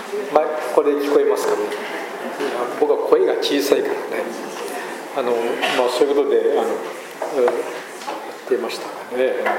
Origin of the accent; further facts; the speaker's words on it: Shimane, Japan; born there; 僕は島根県の生まれでね、あそこにある稲葉の塩サギって知ってますかね